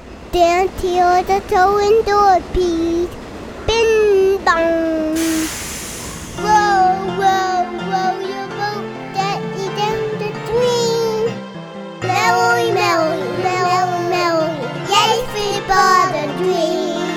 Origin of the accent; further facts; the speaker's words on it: New York City, New York, United States; New York City.